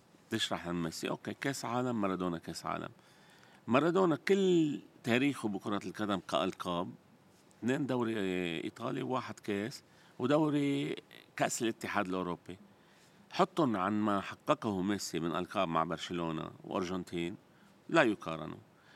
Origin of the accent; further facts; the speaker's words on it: Lebanon; moved away as an adult; also born or lived in United Arab Emirates; أول ما سافرت من لبنان أنا سافرت على الإمارات.